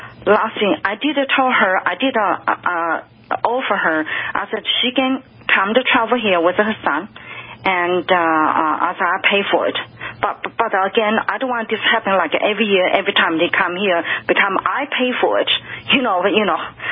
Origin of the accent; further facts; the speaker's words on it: China; English is a second language; now in United States; As a matter of fact, when I was in China, when I was in China, the Communist Party control at the time, I heard English American broadcast and BBC broadcast in radio, and I caught my interest, and I decided to learn, and I decided I want to come to this country